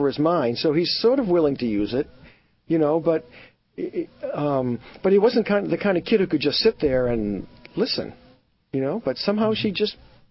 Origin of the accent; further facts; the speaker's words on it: West Coast, United States; Yes, I'm actually from the West Coast, and I'll have classes out there also.